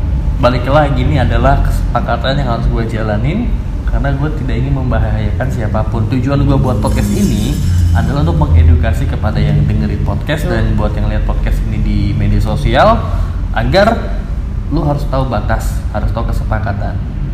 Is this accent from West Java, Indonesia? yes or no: yes; Cirebon, West Java, Indonesia; jujur gue sebagai orang Cirebon dari 91 juga